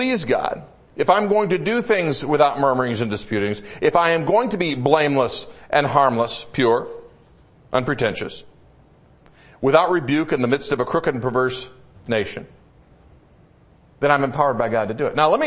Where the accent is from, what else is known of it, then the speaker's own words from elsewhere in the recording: Midwest, United States; also born or lived in South; I grew up in the Midwest. I lived in the South for a while.